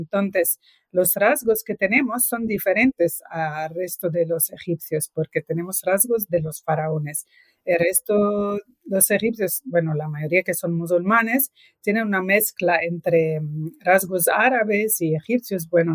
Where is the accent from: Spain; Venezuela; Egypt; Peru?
Egypt; Mira, siendo una minoría, la minoría copta en Egipto es... Hace años no se notaba mucho, o sea, siempre convivimos